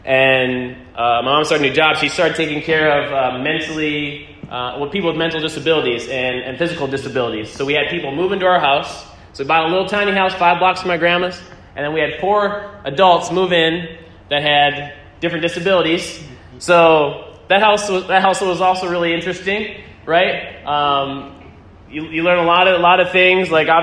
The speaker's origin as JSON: {"language": "English", "region": "California", "country": "United States", "tie": "born there", "said": "My brother was born in Hawaii. I was born in California."}